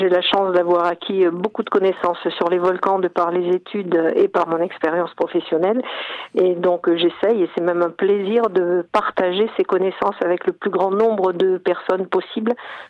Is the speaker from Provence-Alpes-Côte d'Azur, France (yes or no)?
no; Auvergne-Rhône-Alpes, France; je ne suis pas tout à fait originaire de Saint-Cirgue de Malbert, mais je suis du Cantal, effectivement. Oui. Et c'est effectivement dans le Cantal qu'est née ma passion pour les volcans, lorsque j'étais collégienne, en fait.